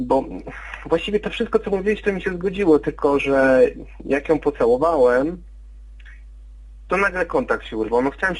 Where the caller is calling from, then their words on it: Warsaw, Masovian Voivodeship, Poland; I jestem z Warszawy.